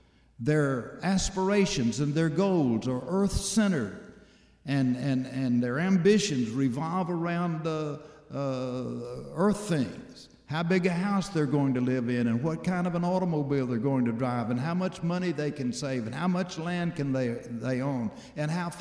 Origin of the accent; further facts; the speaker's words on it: Texas, United States; And I told him who I was and that I was from Texas